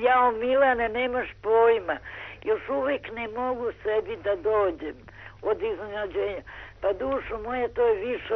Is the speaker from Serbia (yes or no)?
yes; Belgrade, Serbia; now in Bucharest, Romania; Ne, ja sam Beograđanka.